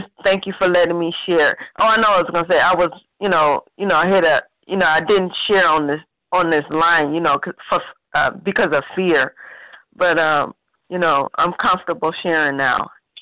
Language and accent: English; Cleveland, Ohio, United States; And I'm from Cleveland.